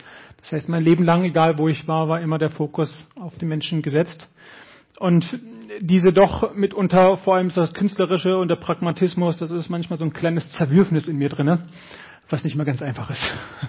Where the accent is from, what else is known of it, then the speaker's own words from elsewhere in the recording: Germany; born there; Ich bin in Deutschland geboren.